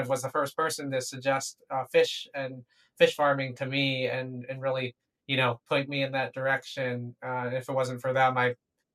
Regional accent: New York, United States; especially when you're not from, so I'm from New York and not from the Valley.

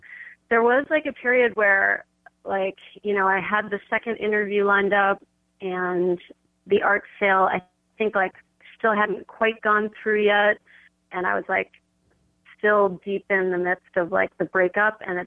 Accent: Boston, Massachusetts, United States; now in New York, United States; So I went to Boston for 2 months to try it out, because it was kind of like, it's my hometown, and I sort of knew it.

